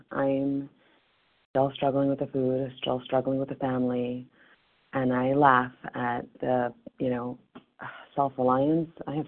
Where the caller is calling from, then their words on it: New York, United States; I'm calling from New York. I'm on the list in Connecticut.